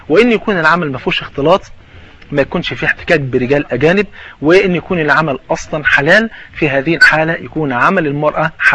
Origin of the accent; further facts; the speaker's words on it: Egypt; حتى المثل طلع عندنا في مصر